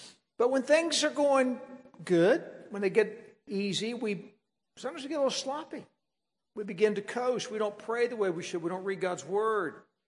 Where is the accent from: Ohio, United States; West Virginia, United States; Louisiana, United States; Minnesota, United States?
West Virginia, United States; And I grew up in West Virginia, and riding a bicycle in West Virginia is two things.